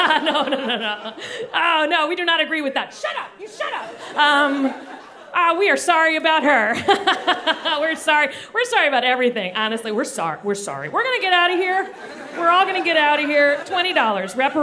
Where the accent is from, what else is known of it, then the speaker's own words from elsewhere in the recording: Florida, United States; Yeah, I am from Florida.